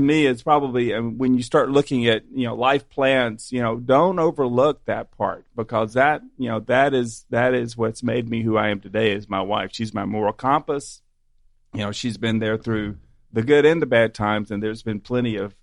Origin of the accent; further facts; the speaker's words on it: Birmingham, Alabama, United States; I mean, I'm from Birmingham